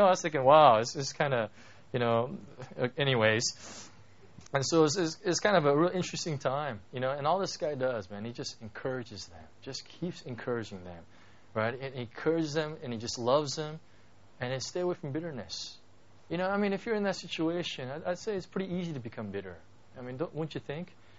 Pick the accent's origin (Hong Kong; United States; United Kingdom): Hong Kong; So I say, hey, how you doing? Hey … I'm from Hong Kong.